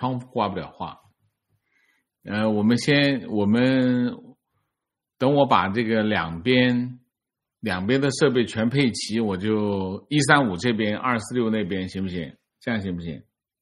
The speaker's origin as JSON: {"language": "Chinese", "region": "Guangdong", "country": "China", "tie": "born or raised there", "said": "我在广东长大的外地人，在这里读书的过程中，从广东前几名的初中到高中。学校基本上不允许学生说广东话，对像我这样的外地人来说，这并不算太大的问题，因为一开始就听不懂粤语。"}